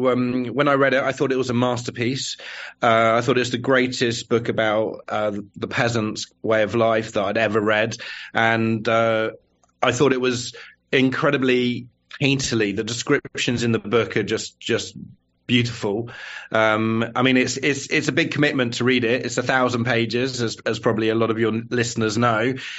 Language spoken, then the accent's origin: English; England, United Kingdom; growing up in rural England in the 1980s and the 1990s.